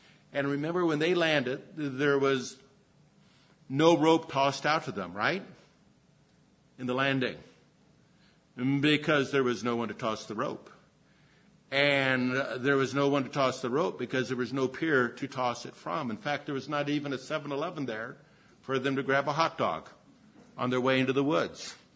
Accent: Pasadena, California, United States; I've done this, I've said, hey, hi, Riverside. Yeah, but I grew up in Pasadena. Oh, I grew up on Hill Street.

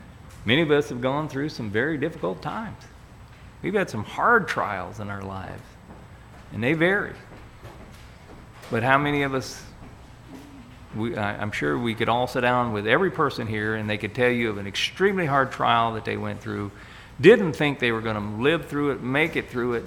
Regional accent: the South, United States; Now, growing up in the South, they have a tree called a persimmon tree.

